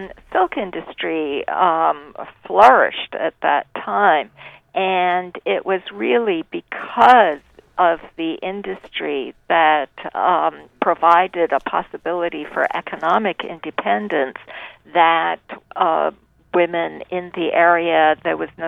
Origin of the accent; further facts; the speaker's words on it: Hong Kong; And when I was a girl growing up in Hong Kong, there were still many sworn spinsters at that time.